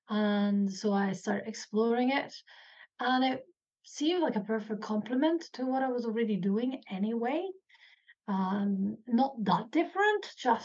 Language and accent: English; Italy; also born or lived in United Kingdom / Ireland; now in New Zealand; I'm originally from Italy. Lived in the UK as well and Ireland. So I've been country hopping, if you like.